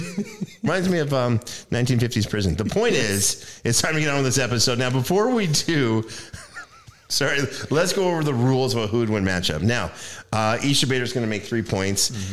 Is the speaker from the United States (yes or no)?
no; Ontario, Canada; growing up in Northern Ontario, Canada, really French Canada